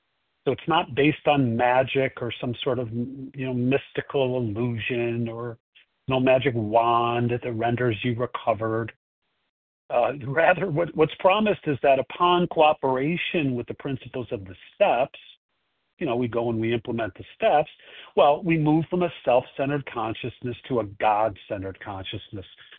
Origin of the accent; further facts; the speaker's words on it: Chicago, Illinois, United States; I am from Chicago, and I will be the host for the presentation today.